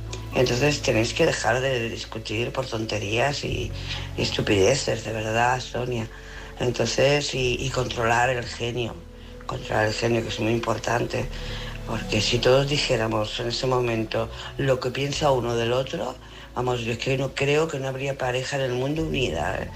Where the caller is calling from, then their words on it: Barcelona, Catalonia, Spain; de Barcelona.